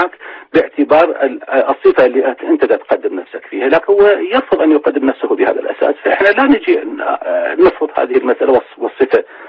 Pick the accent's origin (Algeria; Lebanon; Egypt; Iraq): Iraq; نحن معارضة، نحن قوى عراقية